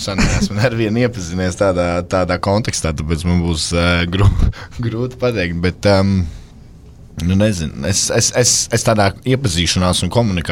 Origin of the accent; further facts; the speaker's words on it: Sabile, Kurzeme, Latvia; no Sabeles.